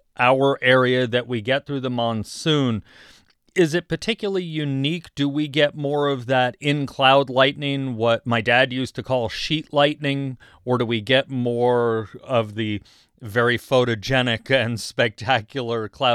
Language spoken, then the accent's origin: English; Florida, United States; I grew up in Florida, so I'm familiar with lightning there